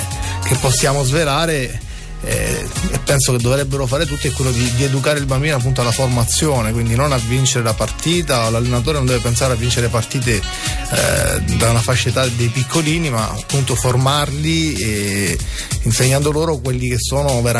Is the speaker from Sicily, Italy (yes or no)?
yes; Palermo, Sicily, Italy; da buon palermitano diciamo che mi piace obbligare una tappa che è quella di Palermo